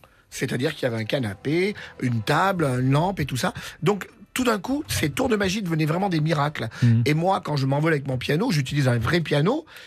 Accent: Romans-sur-Isère, Auvergne-Rhône-Alpes, France; j'ai posé mes valises à côté de chez moi, à Romans.

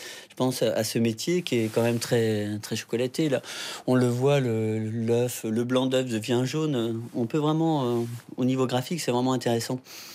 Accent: France; J'ai grandi dans le Perche.

